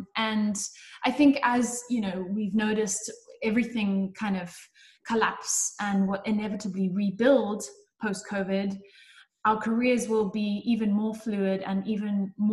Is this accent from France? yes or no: no; South Africa; all of the companies I've worked for, I've been the first South African